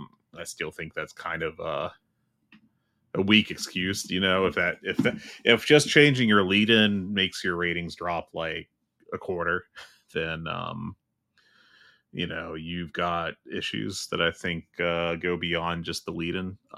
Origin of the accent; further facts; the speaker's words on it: West Virginia, United States; I grew up in West Virginia, in a very white portion of West Virginia